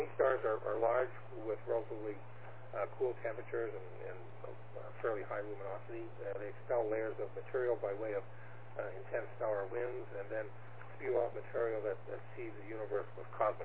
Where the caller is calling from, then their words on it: Toronto, Ontario, Canada; I'm transmitting from Toronto, Ontario, Canada